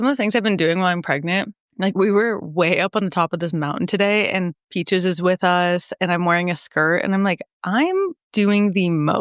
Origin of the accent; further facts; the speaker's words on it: United States; And that was not something I really feel like I've ever thought about as an American.